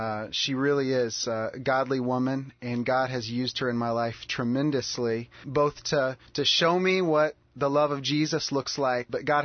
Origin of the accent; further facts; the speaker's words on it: Evansville, Indiana, United States; I grew up in Evansville, Indiana. That's my hometown. It's about 3 hours south of Champaign-Urbana in southwestern Indiana.